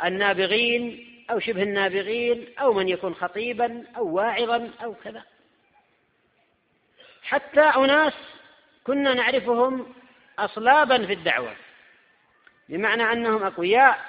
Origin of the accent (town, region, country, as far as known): Yemen